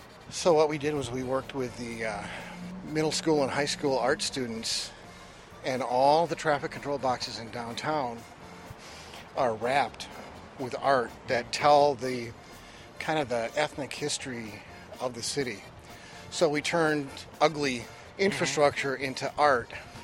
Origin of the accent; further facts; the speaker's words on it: Appleton, Wisconsin, United States; I was born and raised in Appleton. This is my hometown